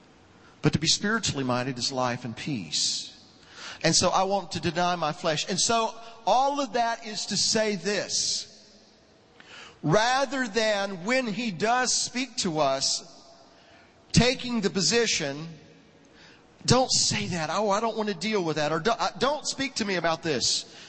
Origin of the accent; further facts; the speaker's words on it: Georgia, United States; I grew up in South Georgia, and like a lot of you, I think that we probably have a good representation from the South here tonight.